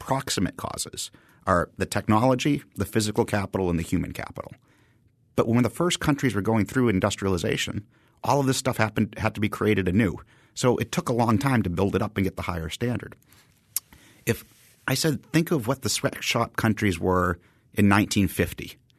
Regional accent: Haverhill, Massachusetts, United States; I grew up in Haverhill, Massachusetts, in the Merrimack Valley, and I did my undergraduate at University of Massachusetts Lowell. My hometown, Haverhill, was referred to as the shoe city for its 19th century shoe production.

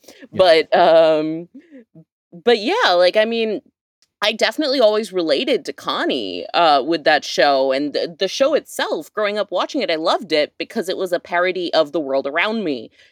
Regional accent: Dallas, Texas, United States; an amalgamation of Garland, Texas, and Richardson, Texas. I grew up, which are suburbs of Dallas. I grew up in Dallas. I graduated from Richardson High School in Richardson, Texas.

